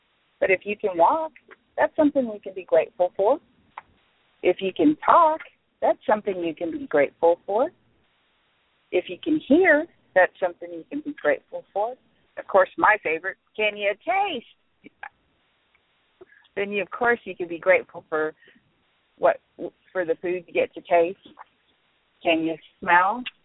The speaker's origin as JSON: {"language": "English", "region": "Hawaii", "country": "United States", "said": "You know, I'm Hawaiian and I'm very proudful."}